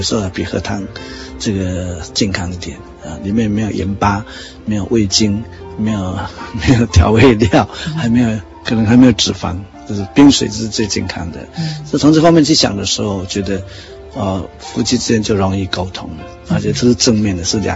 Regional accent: Taiwan; 那事实上我是台湾人

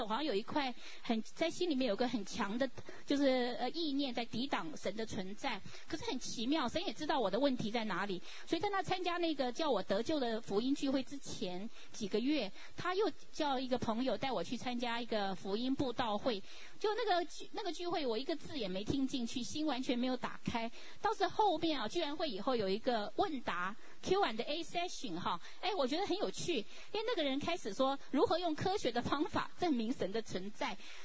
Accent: Taiwan; 虽然不是共产主义的国家，我在台湾长大

